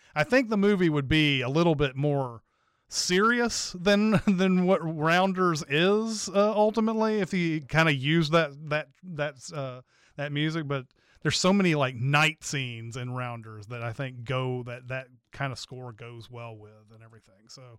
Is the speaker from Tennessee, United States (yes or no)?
yes; Tennessee, United States; Like when I was growing up, I went for, I'm from Tennessee, so I will root for Tennessee.